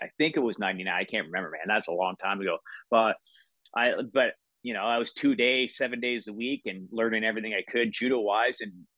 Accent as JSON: {"language": "English", "town": "Toronto", "region": "Ontario", "country": "Canada", "said": "we're from the Toronto area"}